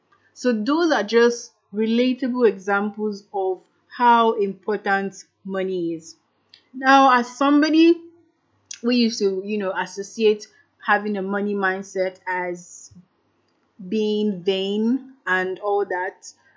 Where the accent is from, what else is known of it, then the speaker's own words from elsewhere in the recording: Nigeria; Yes, as a Nigerian, this is something every one of us can relate